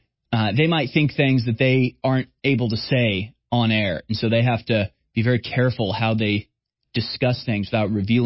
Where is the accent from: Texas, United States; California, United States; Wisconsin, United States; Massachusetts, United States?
Texas, United States; Houston; But I grew up in Houston. I was never a majority in any school that I went to.